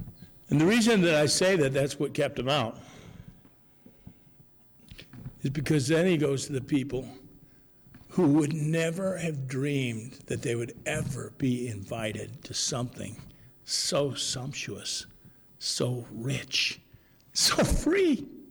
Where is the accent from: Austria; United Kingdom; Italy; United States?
United States; Cedar Rapids, Iowa; also born or lived in Minnesota; I was born in America, in Minnesota. I was raised in Cedar Rapids, Iowa. There are churches everywhere.